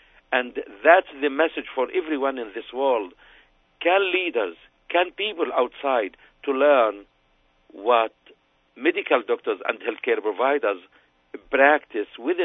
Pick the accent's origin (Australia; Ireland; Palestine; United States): Palestine; Gaza Strip; I am Palestinian from Gaza Strip